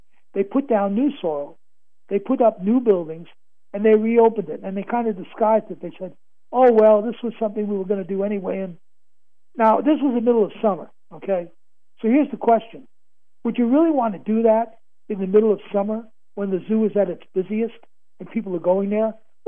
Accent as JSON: {"language": "English", "town": "Queens", "region": "New York", "country": "United States", "tie": "born or raised there"}